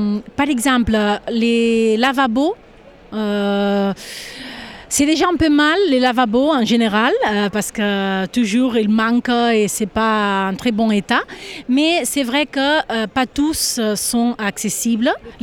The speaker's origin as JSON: {"language": "French", "town": "Figueres", "region": "Catalonia", "country": "Spain", "second_language": "French", "said": "et je suis de Figueras"}